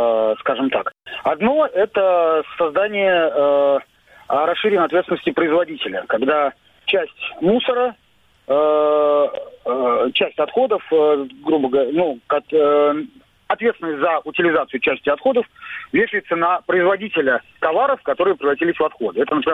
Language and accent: Russian; Saint Petersburg, Russia; я из Санкт-Петербурга